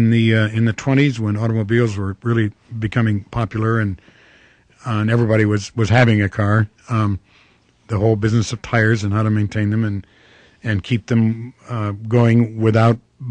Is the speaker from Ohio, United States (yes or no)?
yes; Toledo, Ohio, United States; I'm from Ohio. I was born in Toledo, Ohio, and I grew up there.